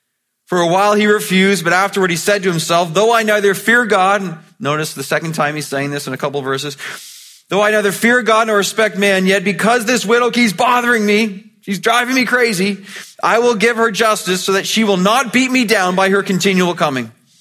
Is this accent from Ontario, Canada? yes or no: yes; Mississauga, Ontario, Canada; born or raised there